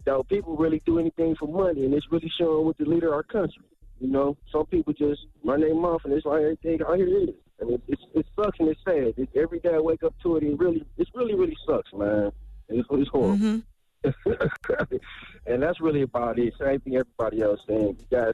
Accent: Detroit, Michigan, United States; I'm from Detroit.

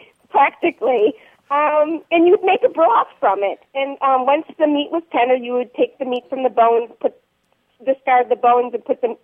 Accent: Milwaukee, Wisconsin, United States; So I grew up in Milwaukee, and my grandfather would make this meal for us.

